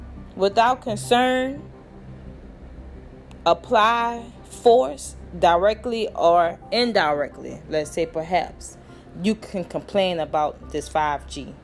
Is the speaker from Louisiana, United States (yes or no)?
yes; New Orleans, Louisiana, United States; now in Houston, United States; I'm from New Orleans, but I'm in Houston. Excuse me. I'm in Houston.